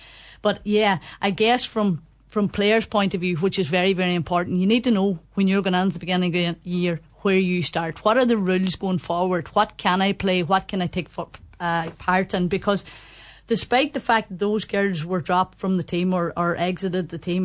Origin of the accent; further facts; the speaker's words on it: Termon, County Donegal, Ireland; take me out of the equation, take Tierman out of the equation, take the fact that I'm from Tierman out of the equation.